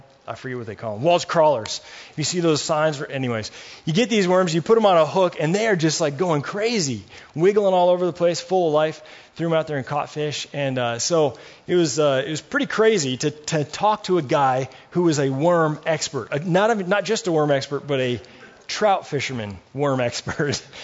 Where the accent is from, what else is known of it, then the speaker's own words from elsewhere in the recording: Fremont, Michigan, United States; I grew up in Fremont, Michigan, which is just a little town north of here a ways.